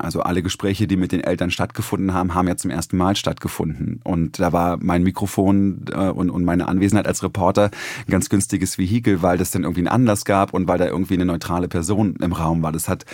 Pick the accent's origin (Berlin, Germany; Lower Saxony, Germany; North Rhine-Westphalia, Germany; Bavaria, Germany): Berlin, Germany; Also ich bin in Ost-Berlin ja groß geworden